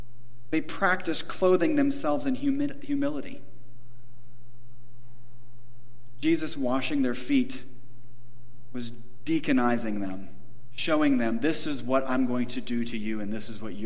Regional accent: United States; And I love America. I'm an American. I love being American

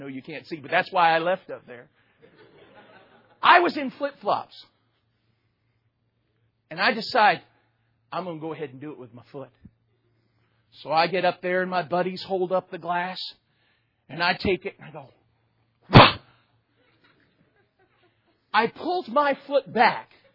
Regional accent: Florida, United States; I was growing up in South Florida at the time. And I guess I was about 10 or 11.

